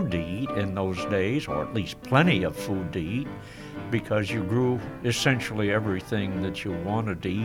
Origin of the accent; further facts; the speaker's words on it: Pennsylvania, United States; born there; I was born in Susquehanna County. I'm now 86 years old.